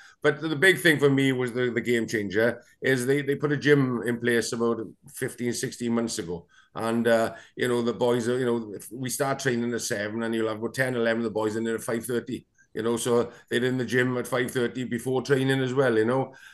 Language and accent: English; Llanelli, Wales, United Kingdom; Well, obviously, I was brought up in a pub. It's a stone's throw from Stradey Park, you know.